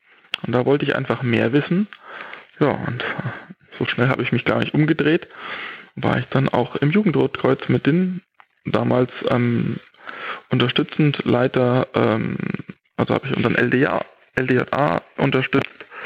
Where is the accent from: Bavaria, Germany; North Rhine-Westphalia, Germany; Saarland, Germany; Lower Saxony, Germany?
Bavaria, Germany; Hammelburg; Ich habe, ich glaube, in meinem 11. Lebensjahr damals angefangen durch unseren Nachbarn Schwimmkurs zu machen bei der Wasserwacht bei uns in Hammelburg.